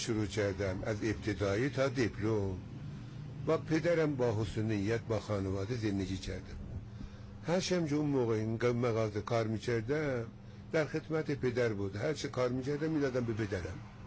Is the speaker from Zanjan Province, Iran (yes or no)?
yes; Zanjan, Zanjan Province, Iran; من در محله دروازه‌رشت زنجان قدیمی است، اونجا بزرگ شده هستیم.